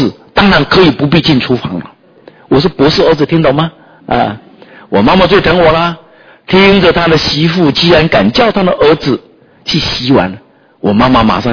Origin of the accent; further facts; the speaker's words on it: Nantou County, Taiwan; 我是南投人啊。当初我们在南投是最穷的时候